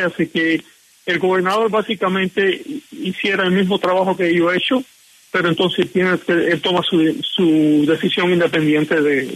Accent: Cuba; now in United States; en mi caso yo soy cubano, llegamos inclusive a través de los vuelos de la libertad, llegamos a Miami, estuvimos en la Casa de la Libertad, y después mi familia estaba ya todo en California.

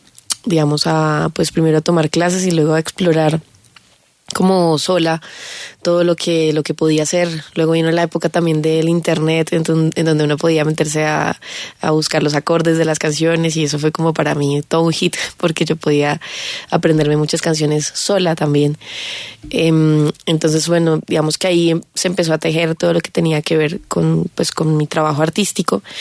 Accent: Bucaramanga, Santander, Colombia; No, yo soy de Bucaramanga, yo soy santandereana.

